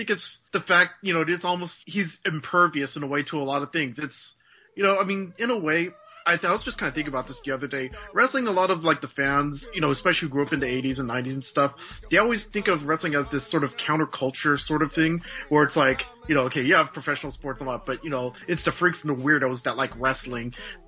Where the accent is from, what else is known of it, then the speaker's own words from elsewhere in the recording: California, United States; I said, yeah, you know, out here I'm from the Bay Area.